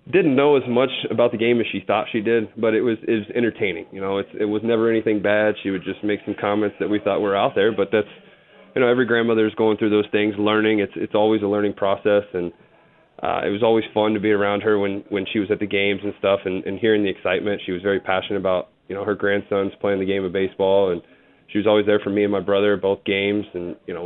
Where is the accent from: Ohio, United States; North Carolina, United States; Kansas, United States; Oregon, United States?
Ohio, United States; Newark; and I was from Newark. So it was just right down the road. But yes, we were Ohio based.